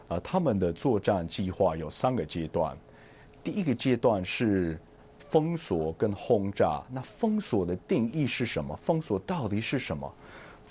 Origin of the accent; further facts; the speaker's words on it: United States; Chinese is a second language; also born or lived in Taiwan; 所以我觉得对我们美国人来讲这是一个很重要的题目